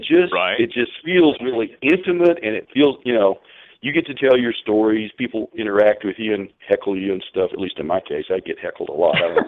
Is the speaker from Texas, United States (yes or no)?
yes; Beaumont, Texas, United States; there was a girl that was singing with me at the time from my hometown of Beaumont, Texas.